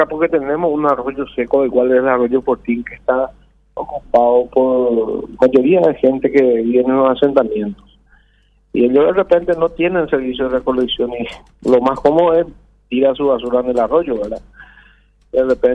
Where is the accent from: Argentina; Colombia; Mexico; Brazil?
Colombia; Villavicencio, Meta; born there; Yo nací en Villavicencio y nunca he visto una tormenta de esta envergadura.